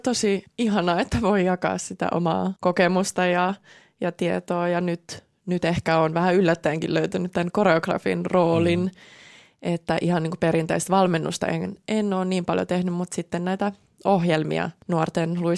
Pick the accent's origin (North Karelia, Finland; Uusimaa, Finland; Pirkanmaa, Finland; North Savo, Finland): Pirkanmaa, Finland; Tampere; Ja tietenkin nyt vanhempien luona tuossa Hakametsässä, niin se on.